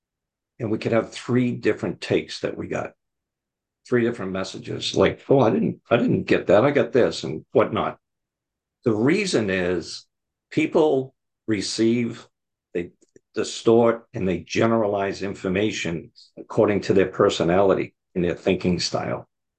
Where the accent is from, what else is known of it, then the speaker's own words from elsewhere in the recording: Boston, Massachusetts, United States; I grew up in Boston, okay?